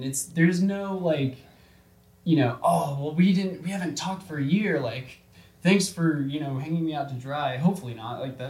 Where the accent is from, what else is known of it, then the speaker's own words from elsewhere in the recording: Georgia, United States; that is a way that I have been able to talk to the people, from Georgia, from my hometown, and really anyone